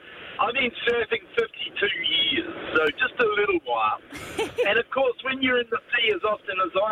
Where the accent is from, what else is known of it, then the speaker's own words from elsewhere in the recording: New Zealand; moved away; I'm a Kiwi, and I've been here for 25 years now. But when I used to live in New Zealand, we lived in a place that was called Mount Maunganui